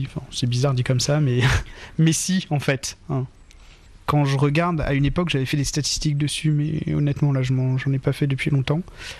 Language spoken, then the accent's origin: French; France; À propos de moi, je suis français